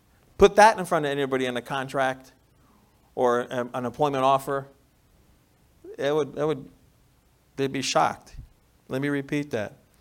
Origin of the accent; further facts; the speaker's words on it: New York, United States; accent: New York; The Apostle Paul, my New York accent came out.